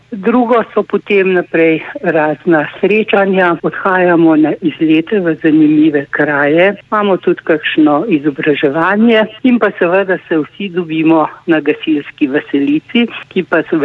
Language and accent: Slovenian; Upper Carniola, Slovenia; Torej, jaz se nisem adaptirala kot Notranjka, da vemo, ker prišlekov nimajo najraje, ne?